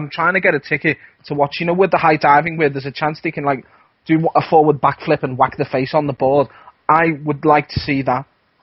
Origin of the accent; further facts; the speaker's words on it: England, United Kingdom; I'm English.